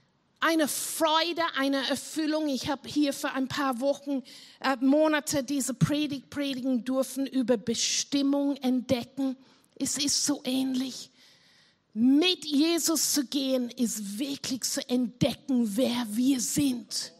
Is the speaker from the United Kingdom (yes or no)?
yes; South West England, United Kingdom; ich bin in Cornwall aufgewachsen, aber am Bauernhof haben wir nicht viel Zeit gehabt